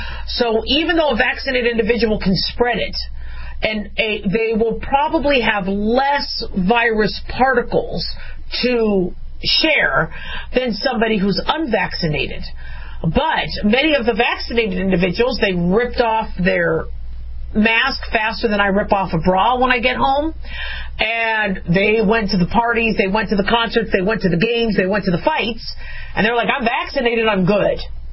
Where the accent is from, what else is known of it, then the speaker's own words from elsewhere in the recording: United States; not only as a physician, but as a mom and as an American.